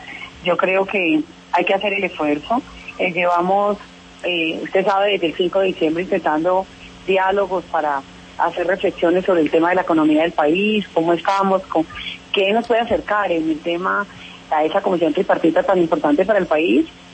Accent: Colombia

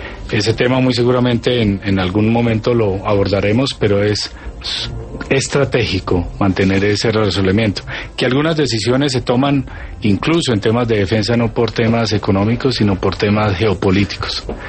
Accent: Colombia; yo soy colombiano dispuesto a servir.

